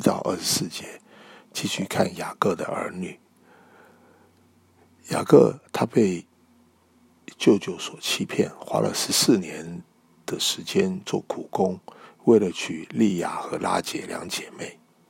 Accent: China; 在希伯来文化里面，取名字非常的重要，就和我们中国人一样

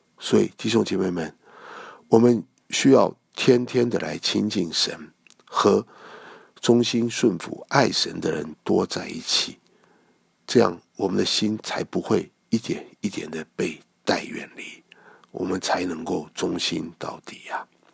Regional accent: China; 我们中国人也说，近朱者赤，近墨者黑。

